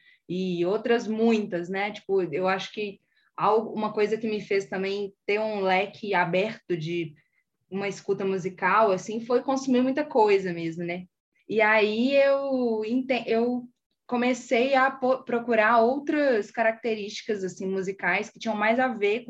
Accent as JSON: {"language": "Portuguese", "town": "Sabará", "region": "Minas Gerais", "country": "Brazil", "tie": "born there", "said": "Eu sou nascida em Sabará, que é uma cidade aqui da região metropolitana de Belo Horizonte."}